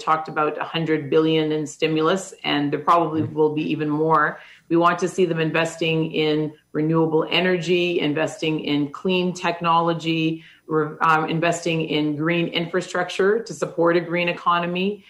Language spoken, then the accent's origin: English; Canada; Oh, being a Canadian is a tremendous source of pride for me. You know, my parents came from the Caribbean